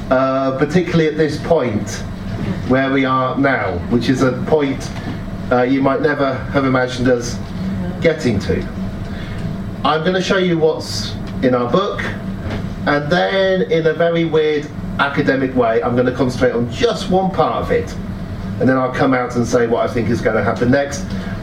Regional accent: Oxford, South East England, United Kingdom; also born or lived in Newcastle / Sheffield; I grew up in Oxford. I then moved to Newcastle. I spent 10 years living in Newcastle, which is why I know how to say Newcastle.

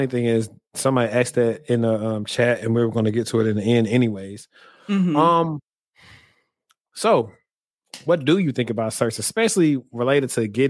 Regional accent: the South, United States; You know, I'm from the South, so you see a girl from far away

